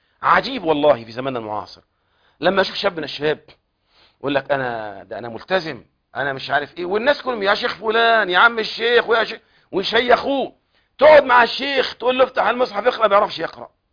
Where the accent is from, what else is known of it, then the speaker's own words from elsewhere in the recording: Egypt; والله انا كمواطن مصري انا شايف مصر من احسن البلاد